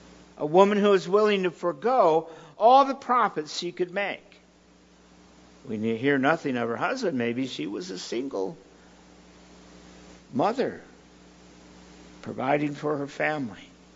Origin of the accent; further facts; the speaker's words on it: Michigan, United States; Since I'm originally from Michigan, I worked the GMC Truck and Coach Division.